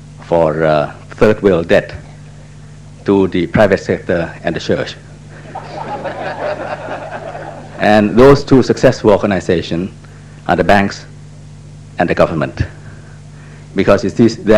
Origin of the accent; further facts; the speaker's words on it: Thailand; from Thailand.